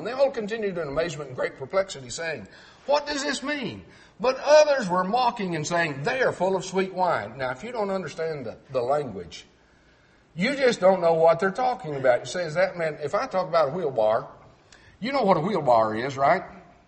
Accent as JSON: {"language": "English", "region": "Texas", "country": "United States", "accent": "Texan", "said": "Now, I can lapse over into Texan for you. I grew up speaking as a Texan"}